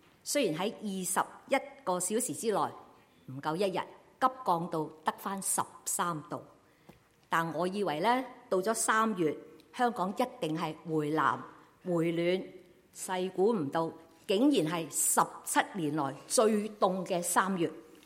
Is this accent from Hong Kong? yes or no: no; Canada; 当我们加拿大人去到香港的时候